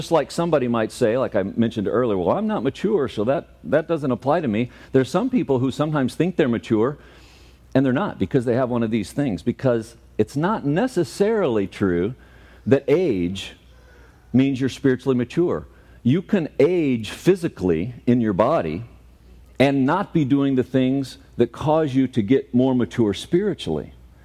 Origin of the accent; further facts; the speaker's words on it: Florissant, Missouri, United States; He was back home in Florissant, Missouri, which was my hometown.